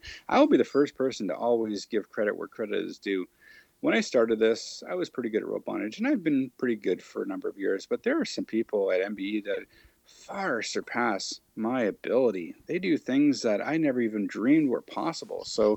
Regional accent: Canada; we're Canadian

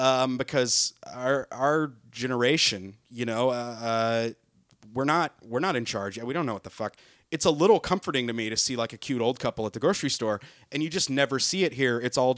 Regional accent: Nashville, Tennessee, United States; Like, I'm from Nashville

